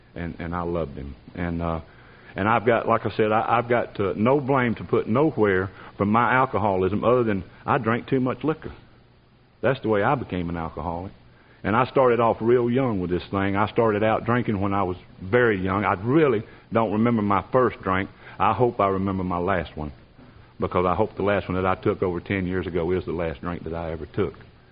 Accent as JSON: {"language": "English", "region": "Georgia", "country": "United States", "tie": "born or raised there", "said": "From that statement right there, you can tell that I was born and raised here in Georgia. I'm a dying breed. There's not too many of us left."}